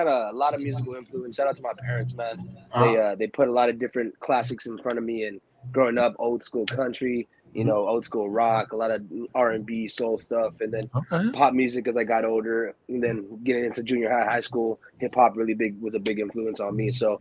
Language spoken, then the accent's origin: English; Chelsea, Michigan, United States; also born or lived in Ypsilanti; Well, I was born in Michigan, Ypsilanti, Michigan, a small town out there.